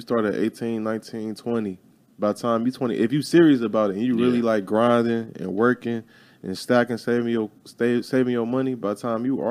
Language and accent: English; Chicago, Illinois, United States; I understand completely, because I said it was the exact same thing for me growing up in Chicago.